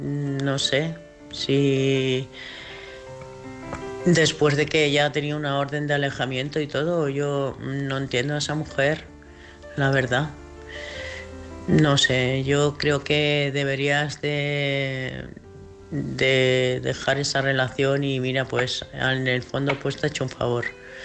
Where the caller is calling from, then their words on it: Cáceres, Extremadura, Spain; de Cáceres y bueno, pues la segunda vez que os mando un audio